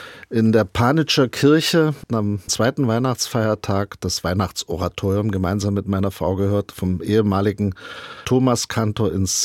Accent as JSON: {"language": "German", "region": "Brandenburg", "country": "Germany", "tie": "born or raised there", "said": "Ich bin im Brandenburgischen groß geworden. Ich kenne das Dorfleben."}